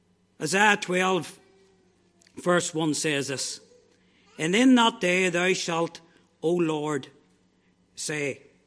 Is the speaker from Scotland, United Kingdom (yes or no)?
no; Armagh, Northern Ireland, United Kingdom; I'm from Armagh. I attend the Armagh Free Presbyterian Church.